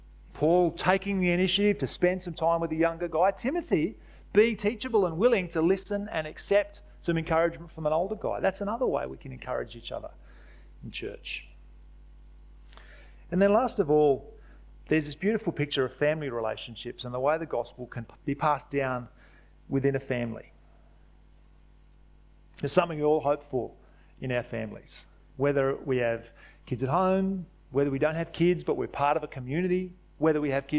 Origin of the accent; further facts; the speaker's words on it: Australia; because we're Aussie blokes and it's not really something we do.